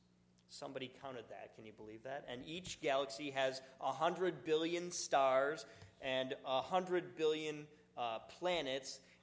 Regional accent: Buffalo, New York, United States; The other side would be my hometown of Buffalo, where it always snows.

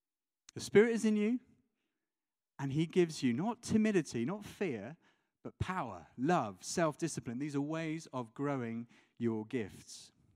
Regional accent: United Kingdom; I'm British. I'm talking as a British person.

